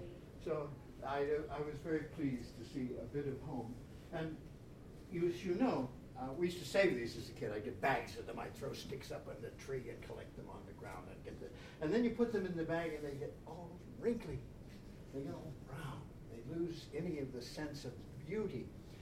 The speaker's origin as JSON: {"language": "English", "region": "Pennsylvania", "country": "United States", "tie": "born or raised there", "said": "I grew up with these in Pennsylvania"}